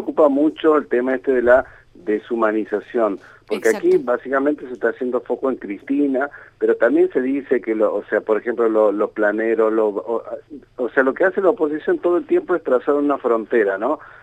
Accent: Santiago del Estero, Argentina; como argentino, como santiagueño

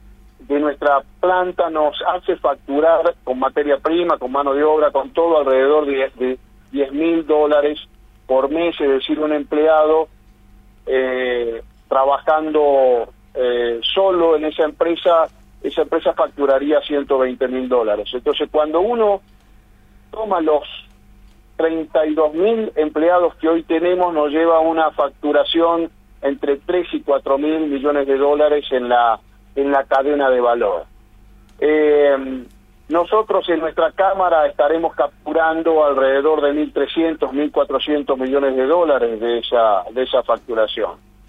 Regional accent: Argentina

